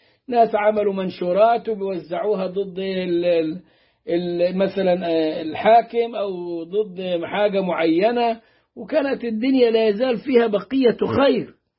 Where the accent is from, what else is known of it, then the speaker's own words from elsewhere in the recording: Upper Egypt, Egypt; كنا نراها عندنا في الصعيد